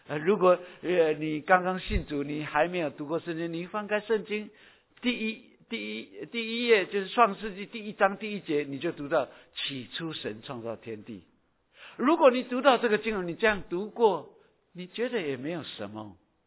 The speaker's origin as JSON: {"language": "Chinese", "town": "Daxi", "region": "Taoyuan", "country": "Taiwan", "tie": "born or raised there", "said": "个乡下，叫做大溪。我大溪的街上距离我家，我们还要坐公车，我去坐公车还要走路走半个小时。"}